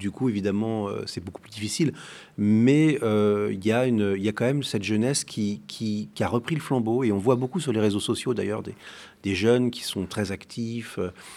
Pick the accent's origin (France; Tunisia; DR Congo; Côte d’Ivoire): France; Moi, je suis français.